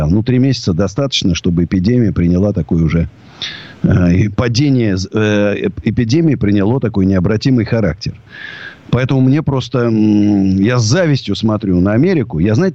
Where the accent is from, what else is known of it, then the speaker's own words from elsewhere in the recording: Moscow, Russia; я русский до мозга. Я даже не русский, я даже москвич. Я знаю, москвичей не очень любят, но я так люблю Москву, что я могу жить только вот в своем этом домике, в своем старинном особняке.